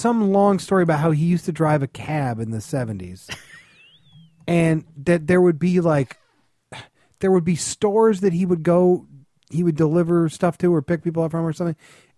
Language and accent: English; Huntington Woods, Michigan, United States; you know, I grew up in Huntington Woods.